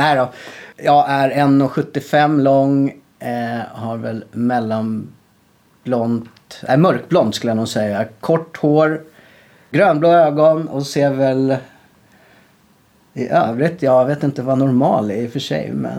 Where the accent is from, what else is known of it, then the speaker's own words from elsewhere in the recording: Stockholm, Stockholm County, Sweden; now in Enköping, Sweden; Privatpersonen är en 44-årig kille som är född och uppvuxen i Stockholm, flyttade till Enköping för 12 år sedan drygt.